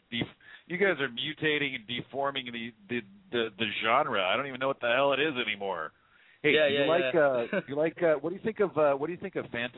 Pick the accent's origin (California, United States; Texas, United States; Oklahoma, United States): California, United States; San Jose; He grew up in San Jose, my hometown. We both grew up in the same hometown.